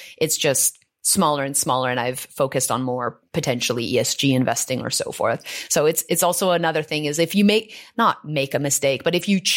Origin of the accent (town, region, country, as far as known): Canada